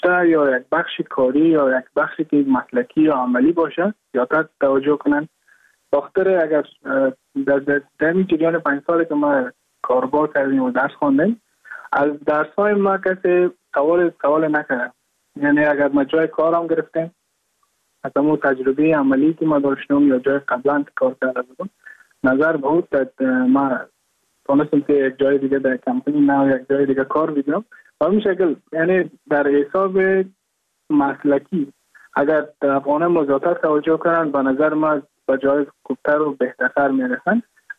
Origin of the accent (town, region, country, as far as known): Mazar-i-Sharif, Balkh, Afghanistan; moved away as an adult; now in Goa, India